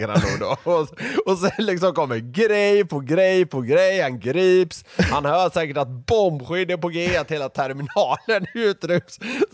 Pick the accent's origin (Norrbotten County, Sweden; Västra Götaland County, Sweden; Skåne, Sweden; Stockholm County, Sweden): Västra Götaland County, Sweden; Gothenburg; I området där jag växte upp, södra Göteborg